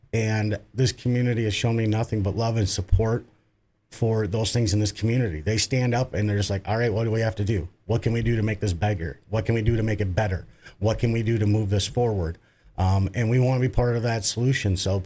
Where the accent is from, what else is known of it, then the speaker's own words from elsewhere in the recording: Wisconsin, United States; being born and raised in Wisconsin, it's not a party unless we have cheese, sausage, and crackers.